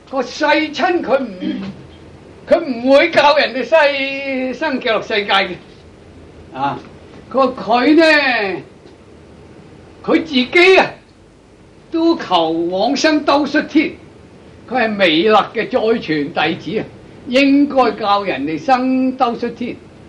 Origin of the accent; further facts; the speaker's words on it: China; 歸功於我哋中國人啊，亦好嘢啊。